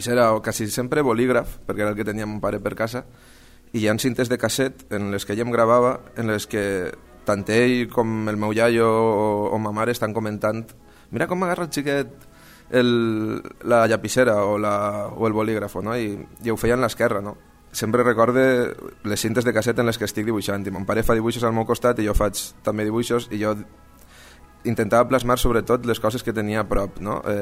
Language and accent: Catalan; Alfafar, Valencian Community, Spain; Soc d'Alfafar